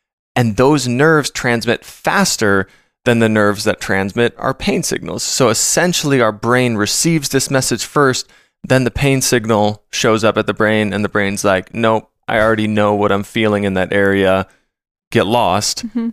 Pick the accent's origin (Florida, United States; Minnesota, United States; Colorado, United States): Minnesota, United States; especially if you live somewhere like I grew up in Minnesota.